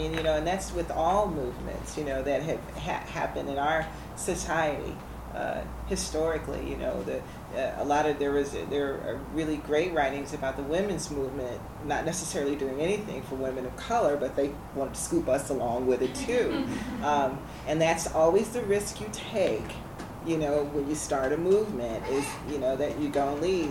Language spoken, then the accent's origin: English; the South, United States; they needed to respect the fact that I was from the South